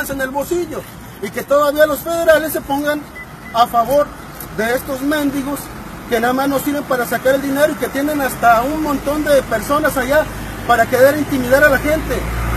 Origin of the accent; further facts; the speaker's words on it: Jalisco, Mexico; vengo del estado de Jalisco.